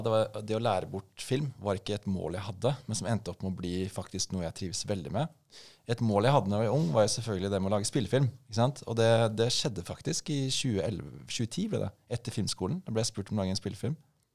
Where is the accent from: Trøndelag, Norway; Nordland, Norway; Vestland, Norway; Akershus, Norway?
Akershus, Norway; Asker; jeg er fra Asker, har et hus, garasje, bil